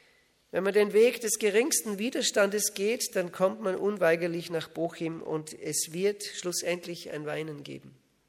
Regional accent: Austria; bei uns in Österreich, wo ich aufgewachsen bin, da waren wir die erste Generation. Das heißt, unsere Eltern waren nicht gläubig. Wir kamen direkt zum Glauben

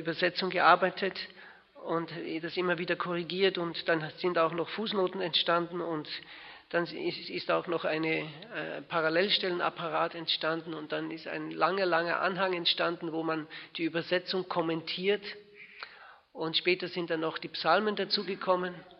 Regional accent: Austria; now in Switzerland; in der Schweiz wohnhaft. Meine Frau ist eine Schweizerin, aber ich klinge gar nicht schweizerisch, oder? Ich bin ein Österreicher.

